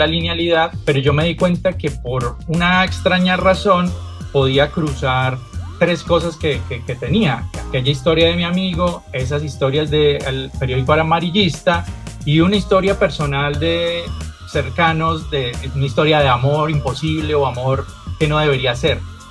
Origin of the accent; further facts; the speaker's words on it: Cali, Valle del Cauca, Colombia; Yo soy de Cali.